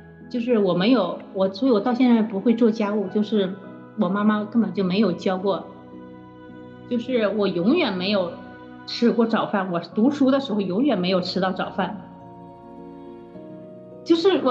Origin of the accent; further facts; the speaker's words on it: Hulunbuir, Inner Mongolia, China; 对，我是在那边出生长大的。